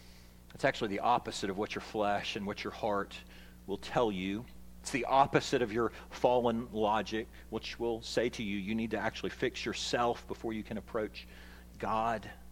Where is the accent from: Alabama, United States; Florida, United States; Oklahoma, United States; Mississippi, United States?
Alabama, United States; The guy that I was with was from Michigan, and so he was dying to take a kid from Alabama down to see Lake Michigan.